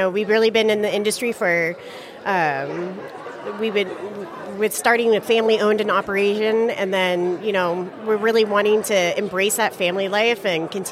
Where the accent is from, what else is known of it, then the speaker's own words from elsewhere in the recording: Detroit, Michigan, United States; I grew up in Detroit, so Chicago's always been my second home